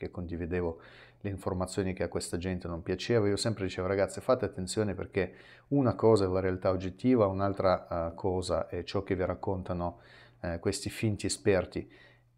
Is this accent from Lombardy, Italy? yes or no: yes; Milan, Lombardy, Italy; da milanese sapevo che ci sono le questioni che sarebbero sicuramente da mettere in realizzazione, perché la nostra città è stata devastata